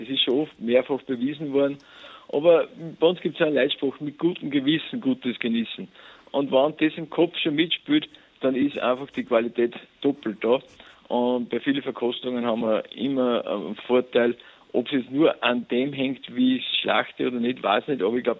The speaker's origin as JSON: {"language": "German", "country": "Austria", "said": "Ja, bei uns in Österreich, wir haben sehr klein strukturierte Landwirtschaft."}